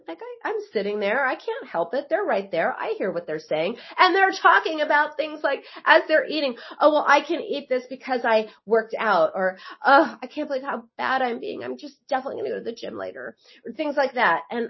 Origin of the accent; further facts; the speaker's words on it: Israel; now in Los Angeles, United States; We come from Israel, and there's a it's fat phobic. Yeah, I live